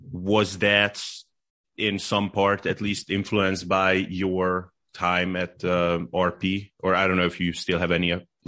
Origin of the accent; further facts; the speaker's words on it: Hungary; also born or lived in Netherlands; now in North Macedonia; So I am have been living in North Macedonia for 5 years. I am from Hungary originally. Yeah. So yeah, but I like you, I've been kind of all over the, basically for the last 10 years, I haven't lived in Hungary. So I was in the Netherlands.